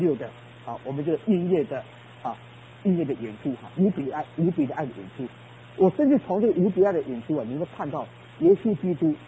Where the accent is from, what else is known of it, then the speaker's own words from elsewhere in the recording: Hsinchu, Taiwan; 那个时候在新竹啊，我们老家是在新竹。